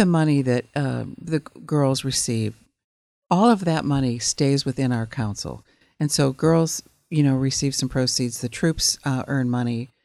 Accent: Midwest, United States; I grew up in the Midwest in the forests, and I loved it.

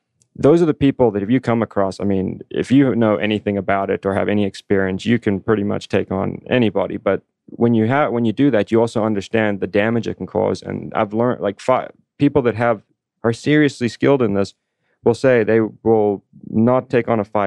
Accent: South Africa; now in United States; Yeah, and I'm originally from South Africa, so it's in my blood

